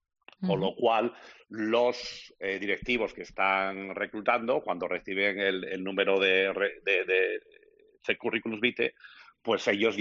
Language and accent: Spanish; Asturias, Spain; Yo me crié en Asturias